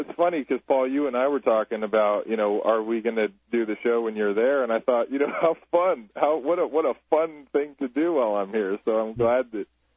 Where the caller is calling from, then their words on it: Hawaii, United States; I'm just trying to see if you guys can hear me because I'm calling from Hawaii.